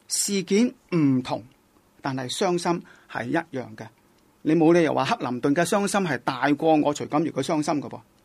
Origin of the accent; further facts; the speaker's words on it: Hong Kong; 我虽然是一个神父，但我记得我是一个香港人来的，一个中国人来的，一个人。